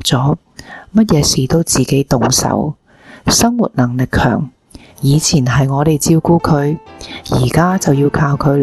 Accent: Shandong, China; also born or lived in Beijing; 我老家是在山东，后来又去了北京，亦都是每年才回家一次，来到这里其实都差不多。

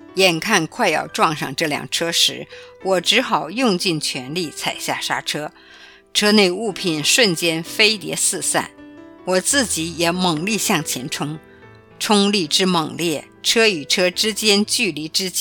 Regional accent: Hong Kong; 作为土生土长的香港人，我更盼望能为粤语歌曲出一份力

